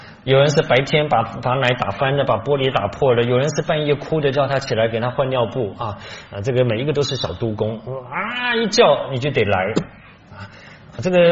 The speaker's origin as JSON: {"language": "Chinese", "country": "China", "said": "那对我们中国人还是没用就是了。"}